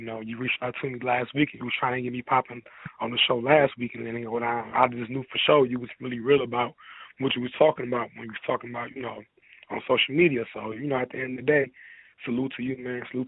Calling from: Detroit, Michigan, United States; Look, I'm calling in from Detroit, Michigan, you understand what I'm saying?

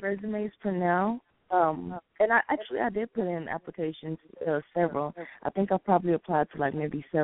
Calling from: Oklahoma, United States; I'm calling from Oklahoma.

